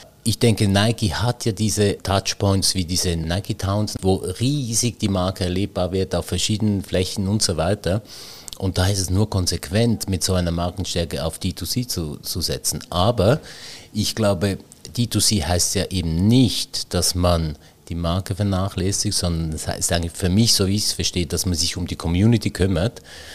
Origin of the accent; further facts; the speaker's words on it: Switzerland; als Schweizer